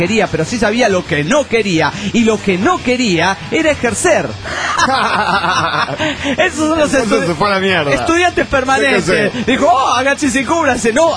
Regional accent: Hermosillo, Sonora, Mexico; now in Spain; Es como dicen en mi amado Hermosillo.

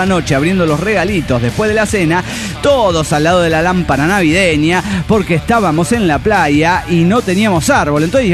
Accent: Saltillo, Coahuila, Mexico; de Saltillo, Coahuila, México.

